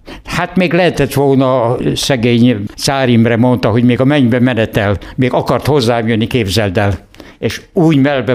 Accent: Tótkomlós, Békés, Hungary; hát nem ott születtem, magon születtem, de én 26 éves koromig voltam csak Komlóson

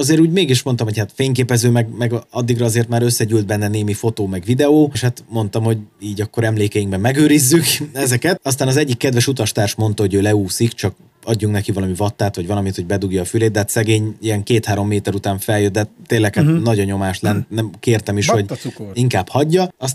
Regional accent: Hungary; megpróbálta megtippelni, hogy románok vagyunk, vagy szerbek, és mondtuk, hogy magyarok

